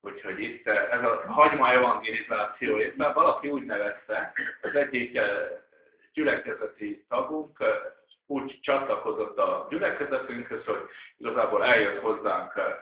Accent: Transylvania, Romania; also born or lived in Arad; Én erdélyi származású vagyok különben, ezért nagyon örülök ennek a Tolnai Dombságnak, mert egy kicsit a régi otthonomat hozzá vissza, én is így nőttem fel erdő között

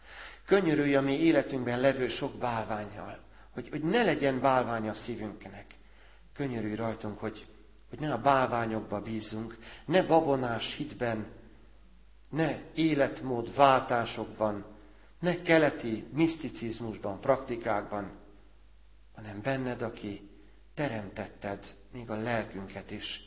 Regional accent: Transylvania, Romania; now in Hungary; mi is imádkozunk ő értük odahaza Erdélyben nehézségek között

